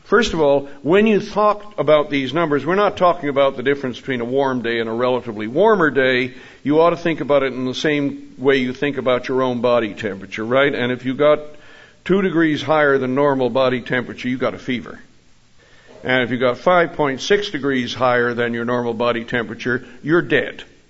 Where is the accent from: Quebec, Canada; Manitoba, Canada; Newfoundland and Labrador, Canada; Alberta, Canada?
Newfoundland and Labrador, Canada; I grew up in Newfoundland.